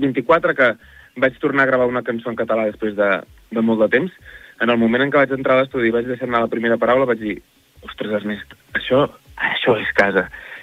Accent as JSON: {"language": "Catalan", "town": "Peralada", "region": "Catalonia", "country": "Spain", "said": "Jo soc de l'Alt Empordà, soc de Peralada, però al final l'Empordà tot és Empordà."}